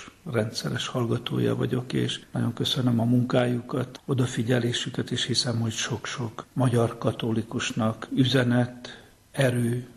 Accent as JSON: {"language": "Hungarian", "town": "Geszteréd", "region": "Szabolcs-Szatmár-Bereg", "country": "Hungary", "tie": "born or raised there", "said": "Igen, én egy igazi alföldi gyerek vagyok, ott nőttem föl, Geszteréd"}